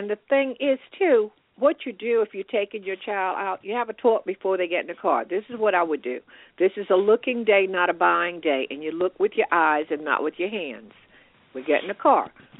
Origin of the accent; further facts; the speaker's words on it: the South, United States; And I grew up in the South where people did send you to get your own switch.